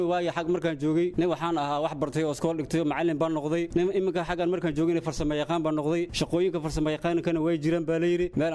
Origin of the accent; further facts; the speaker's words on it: Beledweyne, Hiran, Somalia; haa, hiiraan baan ka soo jeedaa.